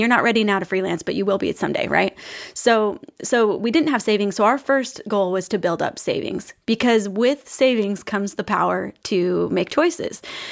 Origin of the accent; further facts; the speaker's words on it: Kentucky, United States; we grew up in Kentucky and my grandma ran her own store with, her husband.